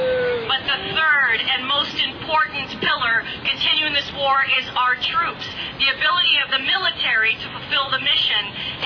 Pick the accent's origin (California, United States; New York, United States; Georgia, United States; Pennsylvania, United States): California, United States; Oakland; the biggest one was in my hometown, Oakland, California